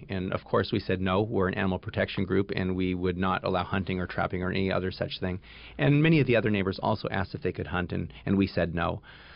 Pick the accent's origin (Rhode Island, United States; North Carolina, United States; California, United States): California, United States; Hollywood; I grew up in the Hollywood Hills near Griffith Park, and there were deer that would come into my parents' backyard.